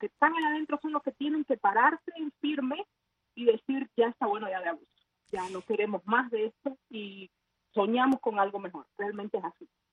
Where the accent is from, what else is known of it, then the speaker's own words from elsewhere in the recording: Cuba; yo le diría a mi pueblo de Cuba